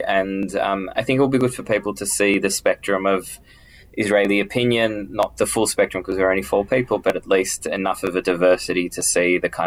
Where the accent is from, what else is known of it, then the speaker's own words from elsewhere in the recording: Australia; growing up in Australia, I have to say that South Africans remind me a lot of Australians